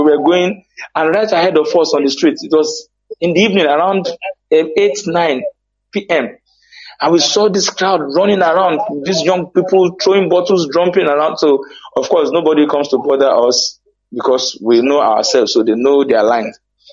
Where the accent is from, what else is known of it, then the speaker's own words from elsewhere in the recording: Nigeria; So the traditional one I got from Umuahron, my hometown.